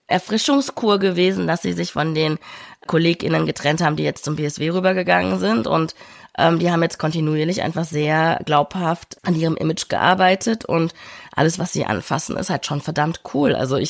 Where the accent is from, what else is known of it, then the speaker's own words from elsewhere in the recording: Rhineland, Germany; für mich als Rheinländerin